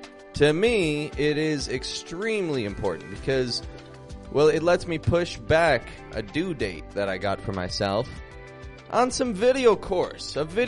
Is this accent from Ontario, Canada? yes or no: yes; Toronto, Ontario, Canada; I'm from Toronto, Canada.